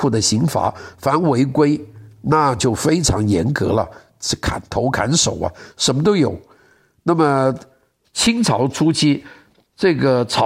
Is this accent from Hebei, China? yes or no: no; Guangdong, China; 我们广东人叫统豪啊